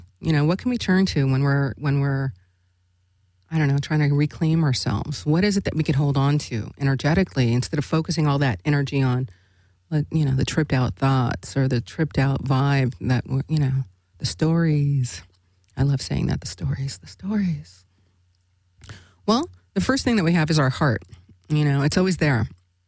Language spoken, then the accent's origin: English; Los Angeles, California, United States; born there; I was born in East LA.